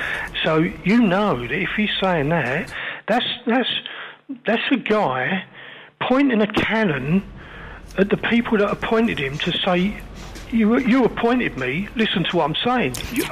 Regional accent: London, United Kingdom; I come from the East End of London.

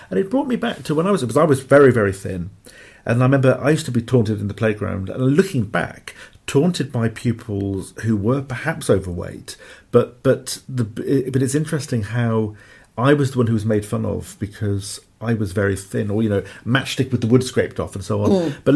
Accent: Cardiff, Wales, United Kingdom; Even going back, for example, to my hometown in Cardiff

